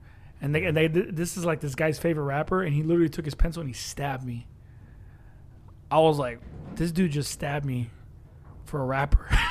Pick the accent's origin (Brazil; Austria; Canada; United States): United States; Long Beach, California; I remember growing up in Long Beach.